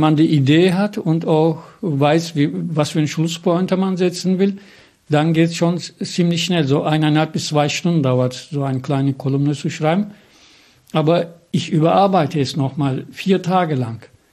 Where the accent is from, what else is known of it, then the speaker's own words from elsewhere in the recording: Turkey; German is a second language; now in Germany; Ich bin ja Türke in Deutschland